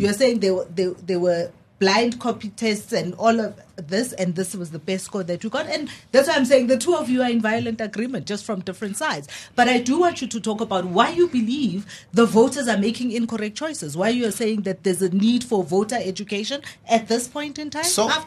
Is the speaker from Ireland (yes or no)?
no; Pimville, Gauteng, South Africa; I come from Pimville.